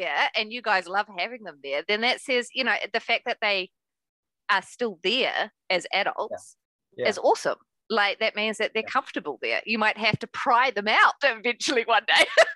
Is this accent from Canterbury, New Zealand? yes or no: no; Auckland, New Zealand; I grew up in Auckland and I worked as a youth worker on the North Shore for many years.